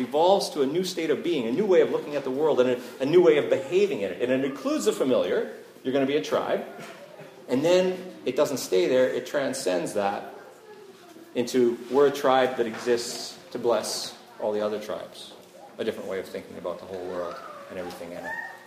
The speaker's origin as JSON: {"language": "English", "country": "Canada", "said": "And you say, no! God, no! I'm Canadian! Right? And they're like, oh, that's good. And you know, you have this lovely experience of being a Canadian."}